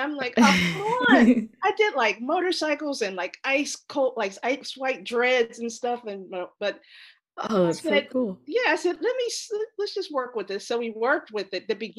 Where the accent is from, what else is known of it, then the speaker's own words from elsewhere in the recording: Ohio, United States; I'm from Ohio. So for me, 75 was like our summers.